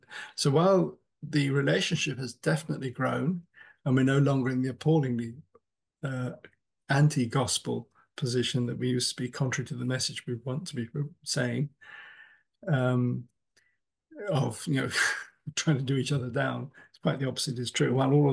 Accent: England, United Kingdom; And then as an English person, it is so cool to do stuff that is both church and state.

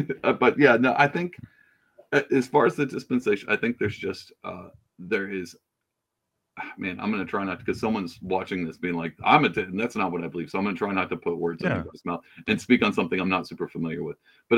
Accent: Texas, United States; And I just said hello because I'm from Texas. So you just wave, you talk to people.

